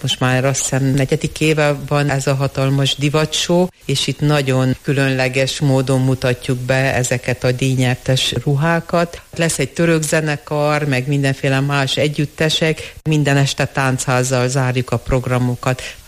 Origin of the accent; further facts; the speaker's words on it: Sfântu Gheorghe, Covasna, Romania; az erdélyi származásom is hozzájárul ehhez, hiszen Sepsiszentgyörgyön születtem, ott nőttem fel, tehát ott azért még a hagyományok, az az egész népművészet része volt az életemnek